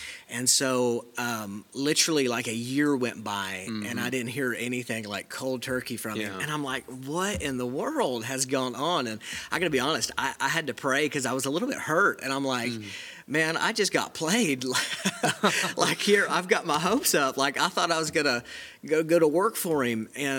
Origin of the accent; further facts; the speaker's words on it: Florida, United States; 25 years old, and from Southwest Florida. Mm-hmm. So I'm not even from Tennessee.